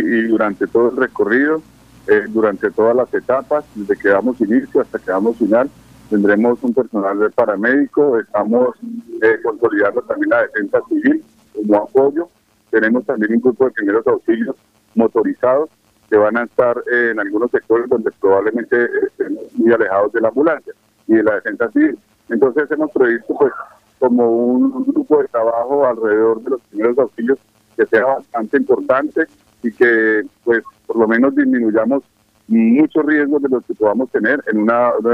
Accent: Colombia; como buenos colombianos dejamos todo para el último día

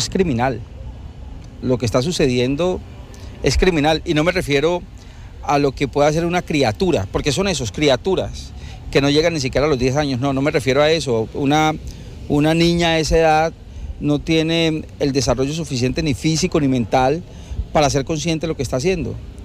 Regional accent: Bogotá, Colombia; Nosotros que venimos desde Bogotá, para nosotros esto es novedoso, ¿cierto?

